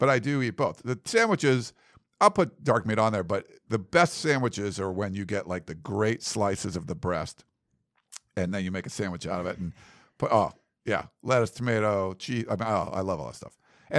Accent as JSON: {"language": "English", "region": "Massachusetts", "country": "United States", "lives_now": "Los Angeles, United States", "said": "When I moved, I came here from Massachusetts. To L.A."}